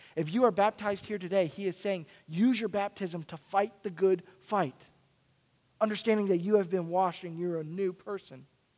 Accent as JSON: {"language": "English", "town": "Fort Myers", "region": "Florida", "country": "United States", "tie": "born or raised there", "also_born_or_lived": "Texas / Missouri / Colorado", "moved": "yes", "said": "I grew up in Fort Myers, Florida, at the beach all the time, you know, the beautiful ocean, sea breeze, and I didn't appreciate it until I left. And then I left in Texas, and I lived in Missouri and Colorado, and now here, I miss the ocean."}